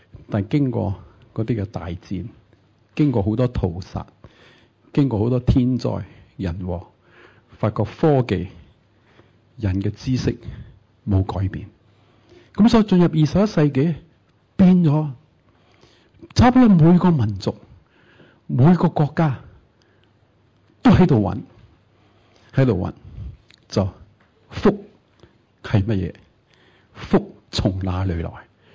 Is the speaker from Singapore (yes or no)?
no; China; 我係中國人